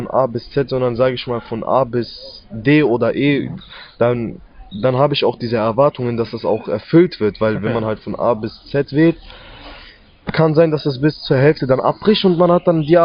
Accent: Cologne, North Rhine-Westphalia, Germany; born there; geboren in Köln, 16 Jahre alt.

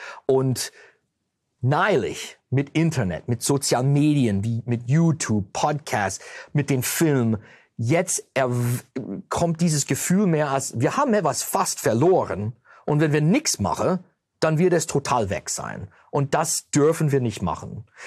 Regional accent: United States; wir lernen Englisch natürlich, wir machen mal Englisch, wir sind Amerikaner. Aber wir haben auch dieses, das ist ein Stück von uns, diese Sprache, diese Kultur.

